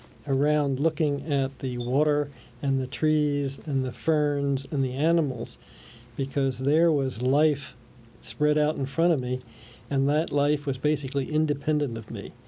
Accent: Bryn Mawr, Pennsylvania, United States; born there; eastern Pennsylvania has a bunch of houses that are made out of serpentine stone, and I was born in Bryn Mawr, which is not far from where that is.

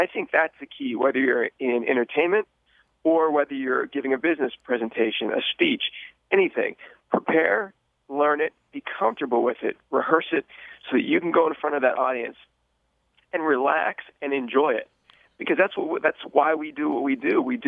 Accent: Pittsburgh, Pennsylvania, United States; I was traveling around my hometown of Pittsburgh doing a lot of shows

